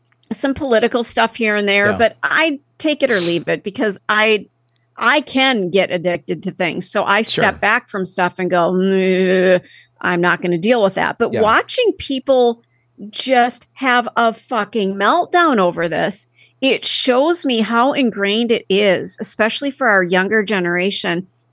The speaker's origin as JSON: {"language": "English", "town": "Minneapolis", "region": "Minnesota", "country": "United States", "tie": "born or raised there", "said": "And I grew up in Minneapolis, St. Paul."}